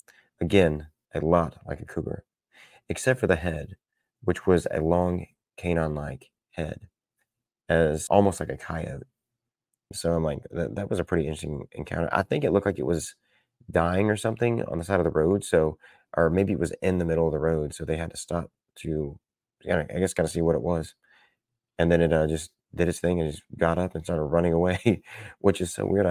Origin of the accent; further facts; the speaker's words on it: New York, United States; this took place in my home state of New York.